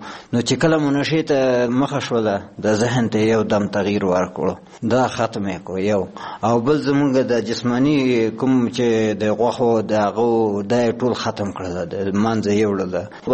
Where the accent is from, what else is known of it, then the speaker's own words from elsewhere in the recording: Logar, Afghanistan; او زه اوسیدونکی د لوګر د ولایت یم.